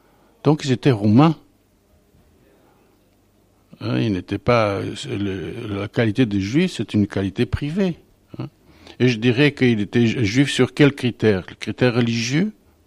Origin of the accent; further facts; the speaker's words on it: Bessarabia, Moldova; moved away; Ce jour-là, quand nous avons quitté la Bessarabie.